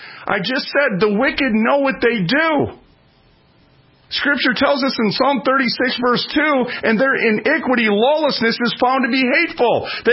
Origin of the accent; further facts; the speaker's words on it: Minnesota, United States; look at the mural behind the heads of the Supreme Court in my home state of Minnesota.